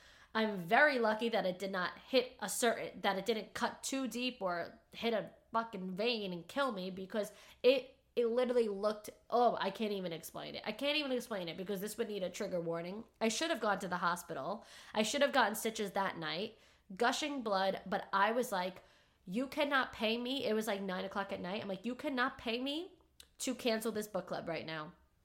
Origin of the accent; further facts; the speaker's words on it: New York, United States; We're all from New York. We're all Italian.